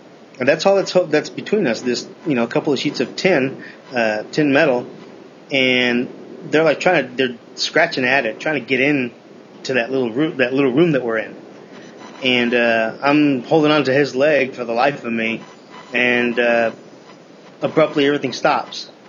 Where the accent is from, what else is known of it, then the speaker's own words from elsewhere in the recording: Mexico; I grew up in Mexico, predominantly.